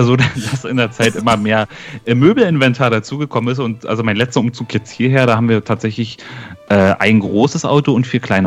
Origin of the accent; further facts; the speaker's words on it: Berlin, Germany; now in Brandenburg, Germany; dann nach der Ausbildung bin ich dann weggezogen ins schöne Brandenburg von Berlin. Also ich bin eigentlich ein Berliner